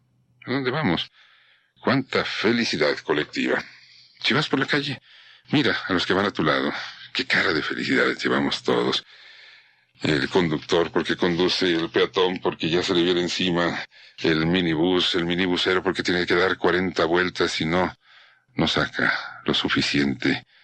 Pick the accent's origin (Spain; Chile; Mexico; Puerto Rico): Mexico; Somos muy especiales los que somos mexicanos.